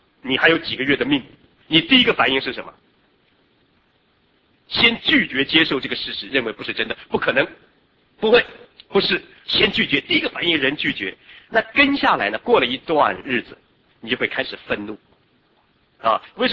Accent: China

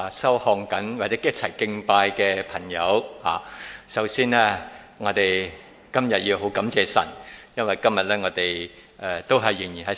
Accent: China; 尤其是我哋中國人咧係好中意咧五福臨門嘅喎

